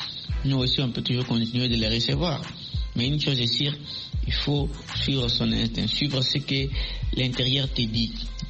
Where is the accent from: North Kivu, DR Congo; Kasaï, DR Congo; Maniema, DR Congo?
Kasaï, DR Congo; Mais c'est une culture chez nous ici en RDC, plus précisément chez nous au Kassai, dans l'espace Grand Kassai.